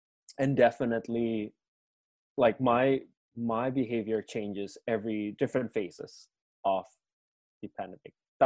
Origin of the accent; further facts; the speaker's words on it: Indonesia; but also for my hometown, because I'm from Indonesia, and every country dealt with the situation differently.